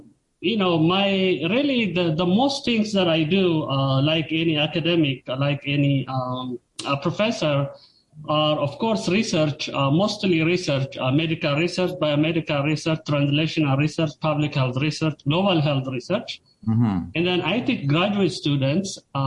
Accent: Tigray, Ethiopia; moved away as an adult; now in United States; Originally, like you indicated at the top of the show, I am from the Tigray region of Ethiopia. I came to the United States as a PhD student in 2001, just right before September 11, 2001. Mm-hmm. I have been here since then.

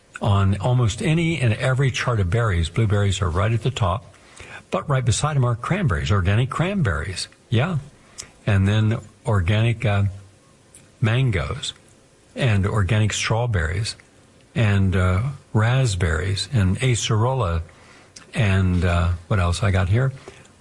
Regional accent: Parkersburg, West Virginia, United States; I went to my hometown in Parkersburg and I gave a whole shopping bag to my mother

